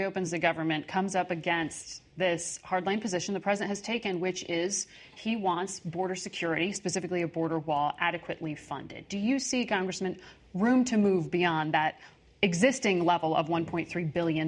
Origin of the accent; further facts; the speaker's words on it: Connecticut, United States; a former National Teacher of the Year from my home state of Connecticut